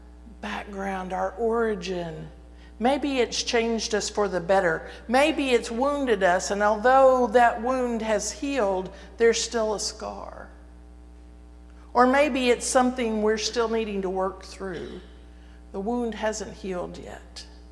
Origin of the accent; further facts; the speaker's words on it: Austin, Texas, United States; I really love it when I tell people that I'm from Austin and they say, do you know so-and-so?